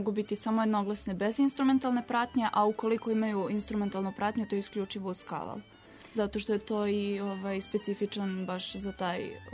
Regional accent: Pristina, Pristina District, Kosovo; ja budući da sam sa Kosova, da sam rođena u Prištini, meni je negde taj jug najbliži srcu

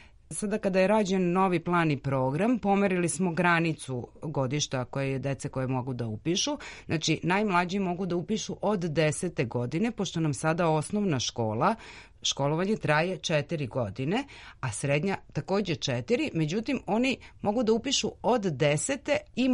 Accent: Belgrade, Serbia; born there; ja sam rođena u Beogradu

